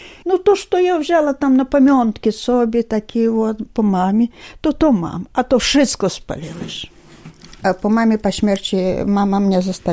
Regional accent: Vitebsk, Vitebsk Region, Belarus; Ale my tak troszkę nie w samym centrum mieszkali, jak tako na przykład...

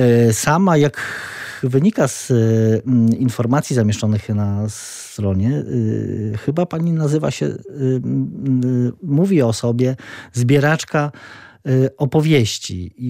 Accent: Subcarpathian Voivodeship, Poland; born there; w Bieszczady, w których się urodziłem, i w ukraińskie Karpaty, po których chodziłem. No i oczywiście z racji zamieszkania w województwie lubelskim

